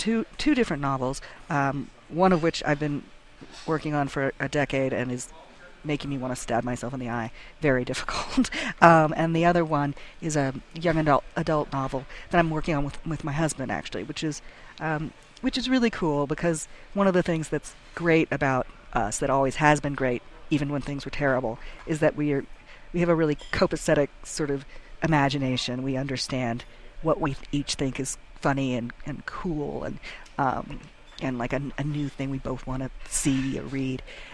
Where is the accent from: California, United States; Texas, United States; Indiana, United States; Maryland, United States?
Texas, United States; we're both from Texas, and my husband especially, it's hard for him to eat vegetarian